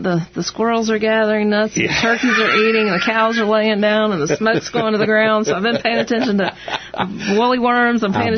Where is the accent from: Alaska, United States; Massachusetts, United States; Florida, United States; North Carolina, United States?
North Carolina, United States; Hendersonville; going to Appalachian and growing up in Hendersonville, that the mountains create their own weather, you know.